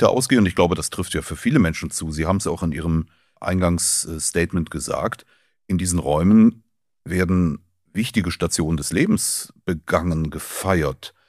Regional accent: Cologne, North Rhine-Westphalia, Germany; now in Mainz, Germany; aber ich bin auch groß geworden natürlich im Kölner Dom.

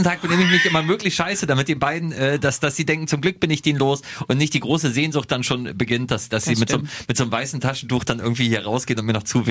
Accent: Lower Saxony, Germany; Dann gab es ja den Weltrekord bei uns in Niedersachsen im Dauerkegeln.

